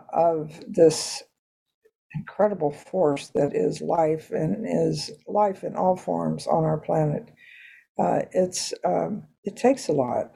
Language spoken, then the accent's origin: English; Nebraska, United States; where I grew up on the Nebraska prairie, out in the Nebraska sandhills, and my relationship to that land.